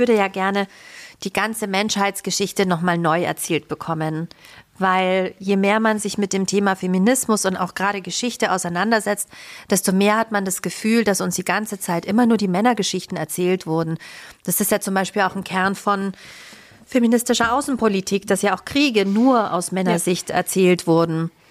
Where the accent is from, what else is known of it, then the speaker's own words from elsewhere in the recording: Baden-Württemberg, Germany; wir kommen ja hier aus dem Schwäbischen.